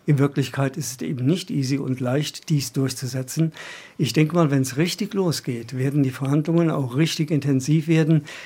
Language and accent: German; Scotland, United Kingdom; wenn ich als Schotte das so sagen darf